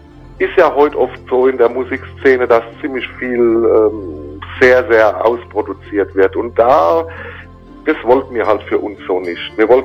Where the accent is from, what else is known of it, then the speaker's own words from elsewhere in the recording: Rhineland-Palatinate, Germany; wir sind ja aus der Pfalz, habe vorher Pfälzer Mundart gemacht.